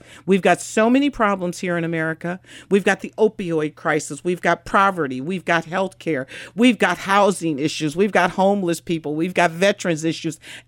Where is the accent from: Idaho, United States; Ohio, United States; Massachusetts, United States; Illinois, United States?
Ohio, United States; I born and raised in District 11.